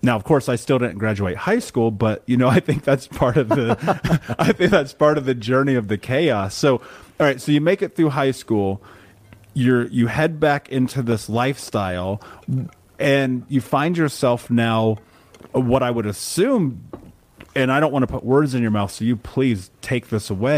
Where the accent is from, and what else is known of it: Indiana, United States; born or raised there